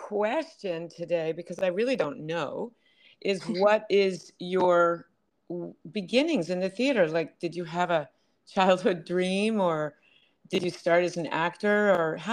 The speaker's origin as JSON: {"language": "English", "town": "Baltimore", "region": "Maryland", "country": "United States", "tie": "born or raised there", "said": "I think we did discuss that because I grew up in Baltimore."}